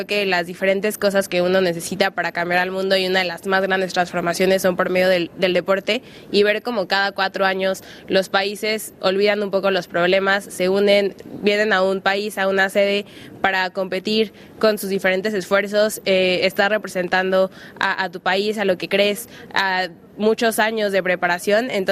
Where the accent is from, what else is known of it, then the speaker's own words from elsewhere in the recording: Puebla, Mexico; moved away as an adult; now in France; Ya delatada por el acento, soy mexicana, soy poblana del centro del país. Muchos saludos por allá. Bueno, tengo 26 años, espero que todavía sea muy joven. Y yo llegué a Francia hace 3 años